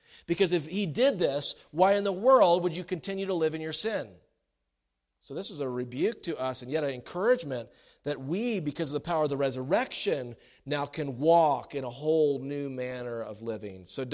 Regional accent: South Carolina, United States; And for me, as a kid, I grew up in South Carolina.

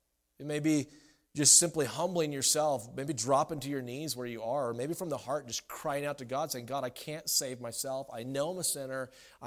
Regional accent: South Carolina, United States; And for me, as a kid, I grew up in South Carolina.

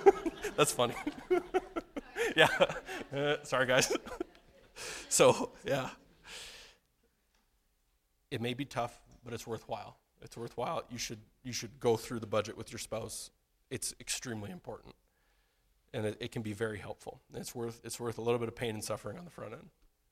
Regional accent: Canada; So I'm from Canada.

